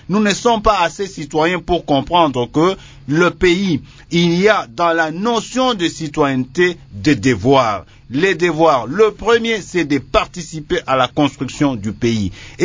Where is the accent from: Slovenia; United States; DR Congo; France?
DR Congo; Et nous sommes congolais et nous partageons ça.